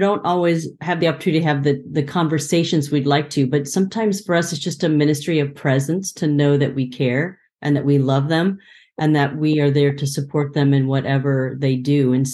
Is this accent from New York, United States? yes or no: no; Hawaii, United States; So I'm from Hawaii. And so there, Ohana, everybody is family, and Ohana is the word for family in Hawaii.